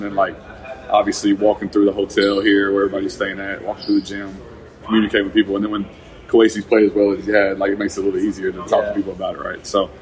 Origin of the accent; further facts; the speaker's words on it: Arkansas, United States; He's from a town of 800 people. I'm from Arkansas.